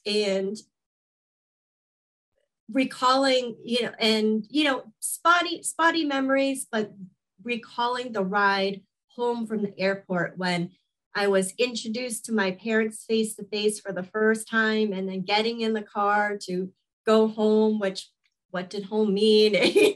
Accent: Hong Kong; now in United States; But I was born here, and shortly after, I actually was shipped back to Hong Kong to be raised by my extended family, my grandparents, while my parents were worki

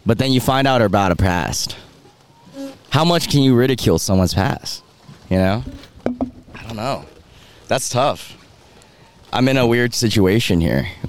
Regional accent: Greensboro, North Carolina, United States; And I'm from Greensboro, so Greensboro doesn't really have like... We're like 3 hours from the beach, but 1 hour from a lake.

